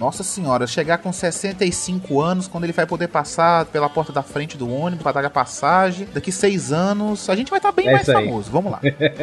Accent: Minas Gerais, Brazil; Depois eu que sou mineiro aqui, eu falo mineirês.

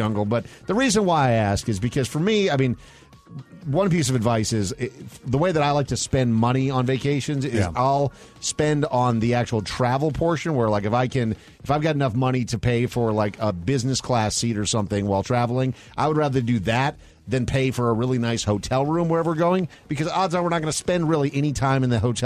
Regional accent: the South, United States; Like I grew up in the South for many years.

